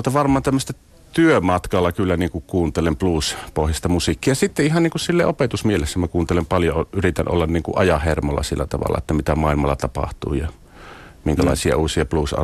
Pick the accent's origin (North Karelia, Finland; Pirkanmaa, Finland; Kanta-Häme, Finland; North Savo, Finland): North Savo, Finland; Meillä Savossa kyllä on paljon blues-osaajia, ammattilaisia ja sitten harrastajia myös